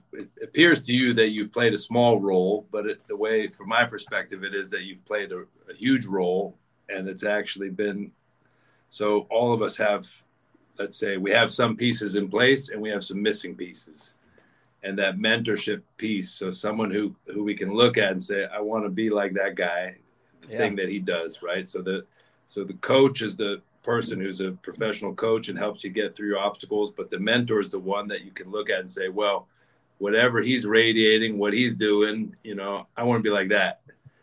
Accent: Pittsburgh, Pennsylvania, United States; I am from Pittsburgh. So I'm from a blue collar city, at least.

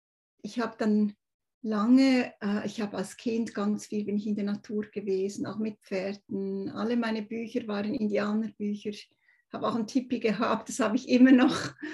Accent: Switzerland; ich komme aus der Schweiz, wie man wahrscheinlich hört.

